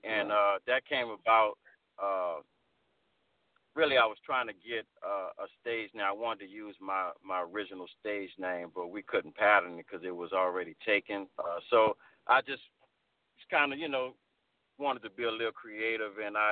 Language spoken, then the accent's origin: English; New Orleans, Louisiana, United States; Maestro, you know, came about when I was growing up in New Orleans.